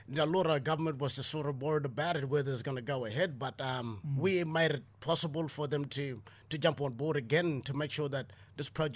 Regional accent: Kuranda, Queensland, Australia; Guys, I'm Jabugai from Kuranda. I'm Jabugai representative, part of the Jabugai Nation group

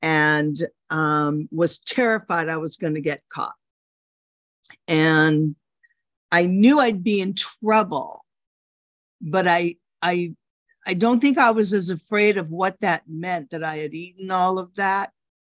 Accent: Los Angeles, California, United States; I am a compulsive overeater, and I'm from Los Angeles

